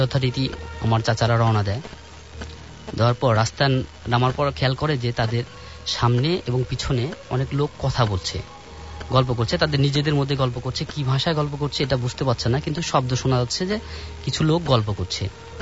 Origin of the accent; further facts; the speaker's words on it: Naogaon, Rajshahi Division, Bangladesh; now in Dhaka, Bangladesh; আমি মিরপুর থেকে এসেছি, আমার হোম ডিস্ট্রিক্ট নওগাঁ।